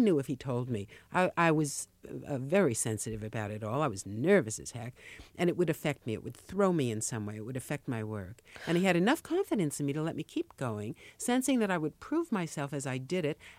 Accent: New York City, New York, United States; I have a distinctive sound. And it is, you're right, I'm a New Yorker and I'm Jewish.

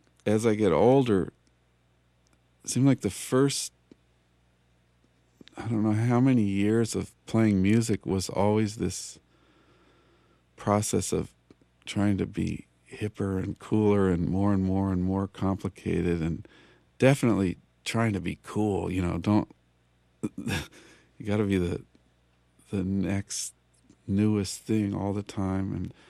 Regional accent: Colorado, United States; So, I mean, my stock answer is that I grew up in Colorado, so there must be some cowboy connection there.

